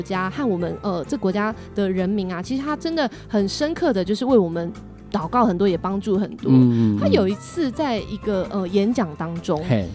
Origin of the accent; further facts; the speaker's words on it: Taiwan; 我觉得真的我们不要忘记我们台湾人的优势，